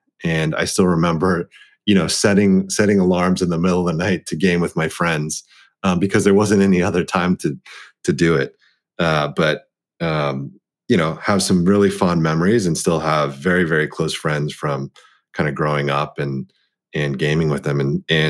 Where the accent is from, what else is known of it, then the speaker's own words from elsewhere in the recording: Dallas, Texas, United States; You know, being the eldest child of an immigrant set of parents and growing up in Dallas, Texas.